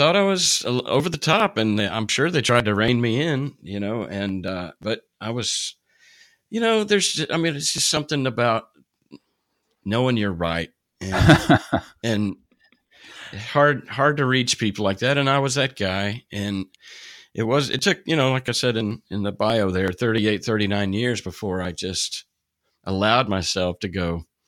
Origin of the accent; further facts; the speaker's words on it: Oklahoma, United States; born there; I was born in Oklahoma, and I was raised Presbyterian